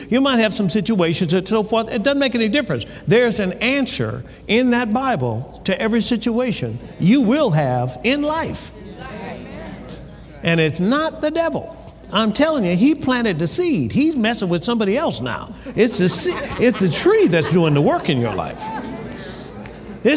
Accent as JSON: {"language": "English", "town": "Tuskegee", "region": "Alabama", "country": "United States", "tie": "born or raised there", "said": "Now, I was born and raised in Tuskegee, Alabama, and they had mulberry trees."}